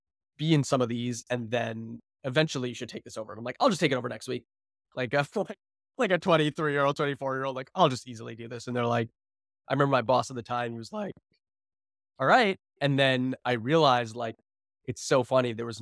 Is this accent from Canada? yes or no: yes; Canada; I can't get an American license. I'm a Canadian.